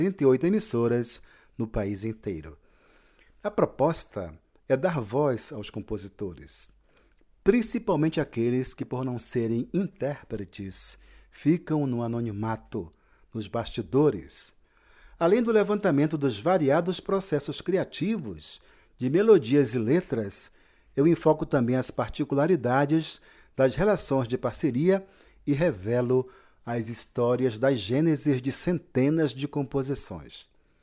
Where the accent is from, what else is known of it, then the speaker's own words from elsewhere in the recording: Belém, Pará, Brazil; born there; now in Brasília, Brazil; nasci em Belém do Pará, mas eu vivo em Brasília há 38 anos.